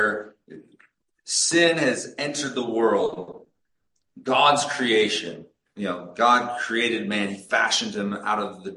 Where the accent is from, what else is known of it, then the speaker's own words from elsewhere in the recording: Seattle, Washington, United States; I grew up in the Northwest in Seattle